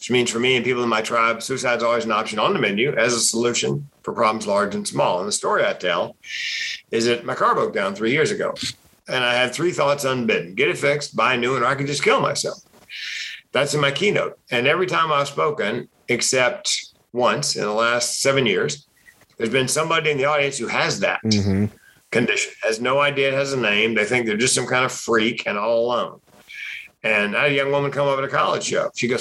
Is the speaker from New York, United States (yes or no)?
no; Raleigh, North Carolina, United States; Raleigh, North Carolina.